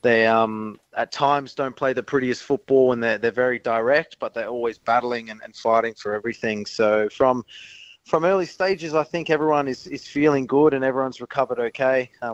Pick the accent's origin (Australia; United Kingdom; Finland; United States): Australia; Adelaide, South Australia; Obviously, I love being here at Adelaide. It's my hometown club, and I'm playing some excellent football here.